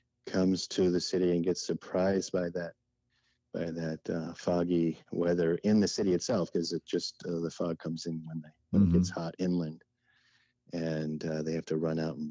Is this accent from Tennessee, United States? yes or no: no; Connecticut, United States; When I first moved to California, I grew up on the East Coast, Connecticut, and I thought the whole of California was just like Venice Beach.